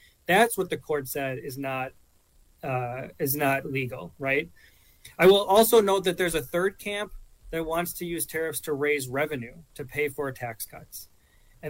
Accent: Wisconsin, United States; You know, in my home state of Wisconsin, there are a lot of communities that were devastated by the plant closing.

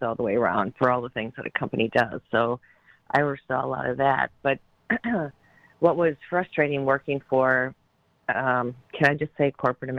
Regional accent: Wisconsin, United States; also born or lived in Texas; I lived in Texas for several years, and people would say, oh, you're from Minnesota. No, I'm from Wisconsin.

